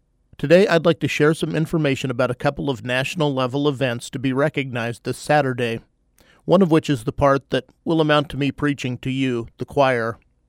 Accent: Kansas, United States; now in Alaska, United States; my home state of Kansas has, or used to have, a minimum age of 16 for big game hunting

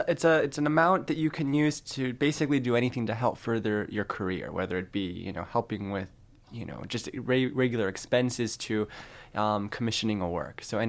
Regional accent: West Coast, United States; now in New York City, United States; I still have to say West Coaster. I live in New York City right now

